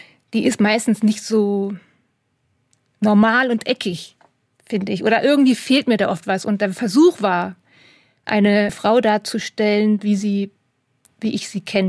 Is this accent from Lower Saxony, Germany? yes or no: yes; Hanover, Lower Saxony, Germany; now in Hamburg, Germany; Ich komme aus Hannover gebürtig, bin aber mit dem Selbstverständnis groß geworden, dass ich Norddeutsche bin. Aus Hannover kommend. Dann bin ich nach Hamburg gezogen